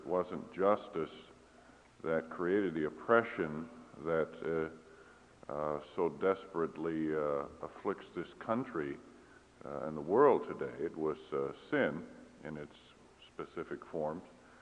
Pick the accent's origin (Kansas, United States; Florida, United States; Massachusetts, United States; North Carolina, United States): Kansas, United States; Kansas City; I heard you … from Kansas City, Kansas.